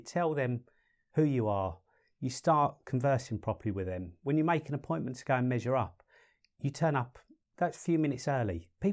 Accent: London, United Kingdom; moved away as an adult; now in Perth, Australia

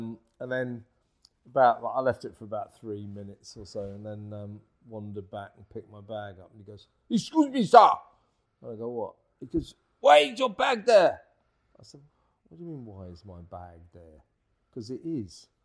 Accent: London, United Kingdom; I lived the first 10 years of my life in London.

